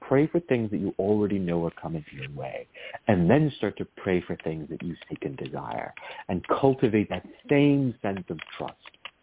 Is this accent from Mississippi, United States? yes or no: no; Virginia, United States; So I grew up in the Virginia